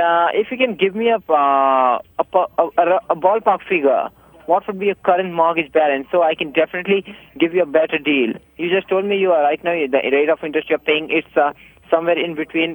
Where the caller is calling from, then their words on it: California, United States; I'm calling you from California.